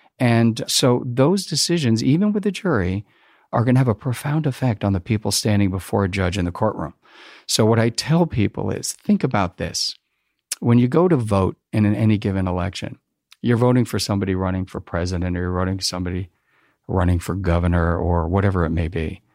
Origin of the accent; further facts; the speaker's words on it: New Jersey, United States; Yeah, I grew up in New Jersey.